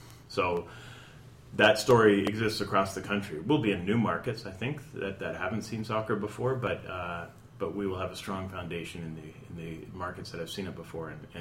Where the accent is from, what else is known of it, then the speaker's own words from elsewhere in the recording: Canada; I'm born and raised in Canada.